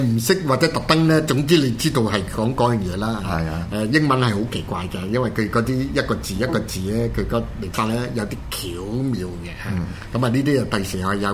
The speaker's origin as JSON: {"language": "Cantonese", "country": "Hong Kong", "said": "我們香港人就一定要看的"}